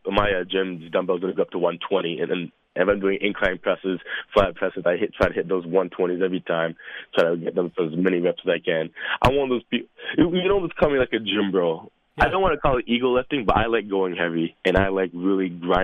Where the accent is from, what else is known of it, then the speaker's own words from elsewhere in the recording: Toronto, Ontario, Canada; I'm from Toronto.